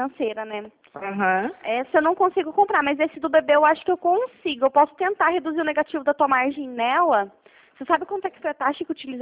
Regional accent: Curitiba, Paraná, Brazil; eu sou de Curitiba

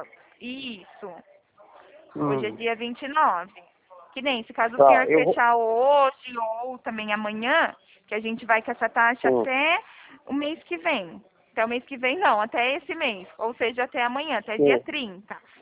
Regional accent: São Paulo, Brazil; Sou de São Paulo. Na verdade, sou daqui do interior de São Paulo.

